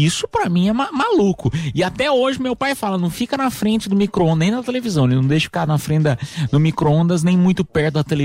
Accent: Goiás, Brazil; Sou do Goiás, eu estou no Goiás agora.

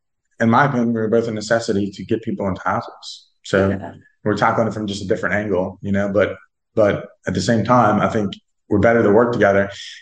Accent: New Orleans, Louisiana, United States; So I'm a proud resident of Tangipahoa Parish. However, I'm from New Orleans and I love both sides of the lake.

